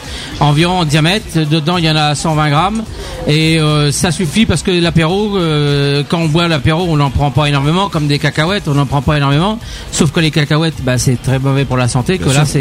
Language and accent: French; Brittany, France; quand vous venez chez nous en Bretagne